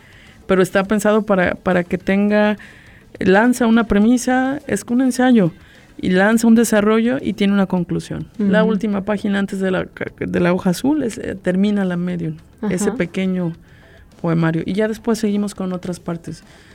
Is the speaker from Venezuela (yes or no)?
no; Mexico; también tenemos como mexicanos una frase que dice, solo vengo y solo me voy.